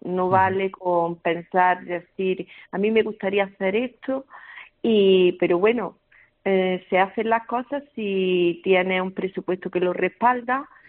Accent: Vegas del Genil, Andalusia, Spain; Yo soy nacida y criada aquí en Vegas del Genil. En concreto, nací aquí en Purchil, donde está ubicado el ayuntamiento.

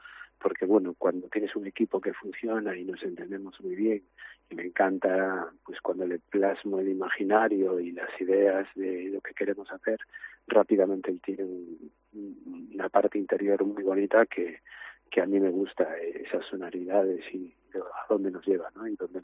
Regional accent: Narón, Galicia, Spain; also born or lived in Ferrol / Pantín; Aquí es donde me crié, bueno, yo nací en Ferrol, es cierto que después siempre me trasladé a Pantín y pasé mucha infancia allí, pero venir aquí a Narón

